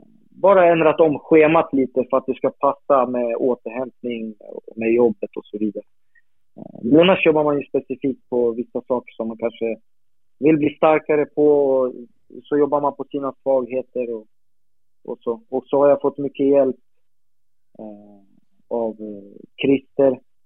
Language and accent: Swedish; Gdynia, Pomeranian Voivodeship, Poland; Gdynia där i min hemstad. Jag bor ganska nära